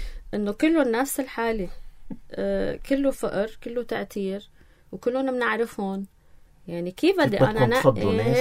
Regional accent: Lebanon; إذا نحن عن جد لبنانية

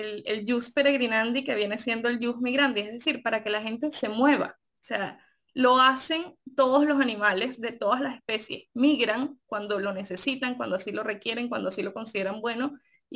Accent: Venezuela; born there; yo soy venezolana porque nací en Venezuela

